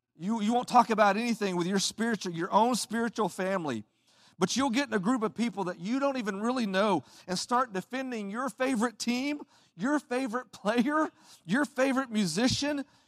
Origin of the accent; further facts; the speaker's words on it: Oklahoma, United States; also born or lived in Texas; but I'm from Texas. I actually grew up in Oklahoma.